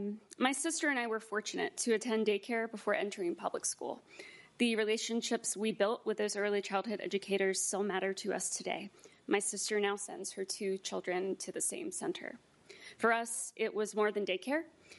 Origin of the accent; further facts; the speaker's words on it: West Virginia, United States; teenager, I was in the foster care system and later became a kinship guardian for my little sister in my home state of West Virginia.